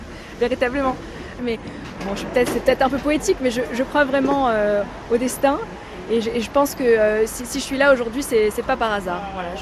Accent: Paris, Île-de-France, France; born or raised there

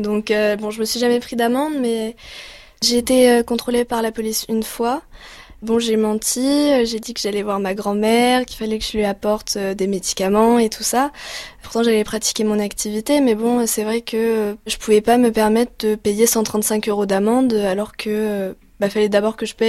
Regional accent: Bordeaux, Nouvelle-Aquitaine, France; j'ai 20 ans et je viens de Bordeaux. Je suis étudiante en lettres et langues espagnoles.

